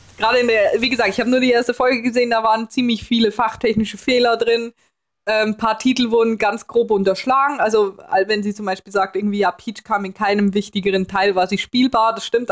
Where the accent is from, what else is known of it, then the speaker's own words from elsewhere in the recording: Switzerland; ich bin Schweizerin, ne? Ich bin keine Deutsche. Also wir haben ein anderes Medienumfeld, in dem wir groß geworden sind, mit auf Schweizerdeutsch synchronisierten Sachen